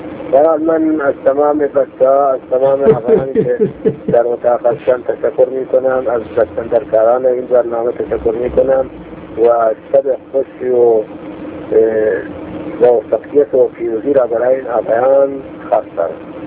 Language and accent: Persian; Kurdistan, Iran; من چون کردستانی نیستم، معلومه من بچه کردستانم به باعث کردی کنمه،